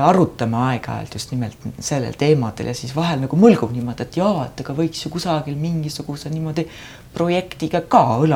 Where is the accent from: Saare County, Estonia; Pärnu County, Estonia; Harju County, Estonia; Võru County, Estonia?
Saare County, Estonia; mida nagu mina olen Saaremalt tõesti nagu kaasa saanud